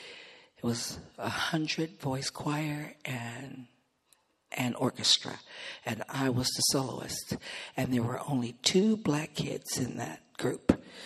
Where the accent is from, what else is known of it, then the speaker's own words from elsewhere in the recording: Michigan, United States; We were in church, my old church that I grew up in Michigan.